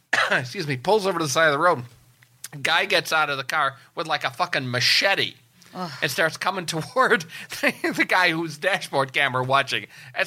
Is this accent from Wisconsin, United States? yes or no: yes; Wisconsin, United States; Well, I'm from Wisconsin.